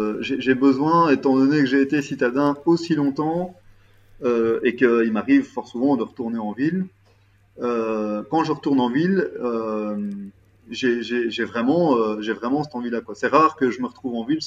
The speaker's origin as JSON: {"language": "French", "region": "Brussels", "country": "Belgium", "said": "Donc, je suis bruxellois d'origine, j'ai vécu 25 ans à Bruxelles. Maintenant, j'ai déménagé, je vis à la campagne, j'ai complètement changé de vie."}